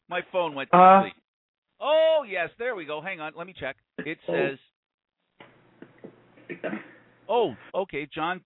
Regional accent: Canada; Don't forget, I'm Canadian. We always apologize.

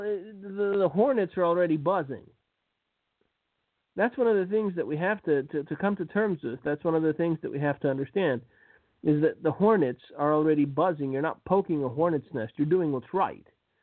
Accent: Romania; Romania, which is my home country, has confirmed that they will be moving their embassy

